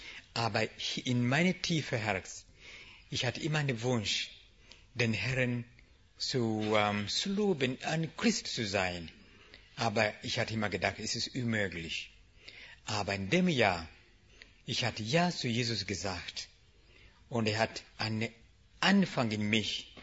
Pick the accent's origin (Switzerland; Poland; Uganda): Uganda; German is a second language; Ich komme aus Uganda.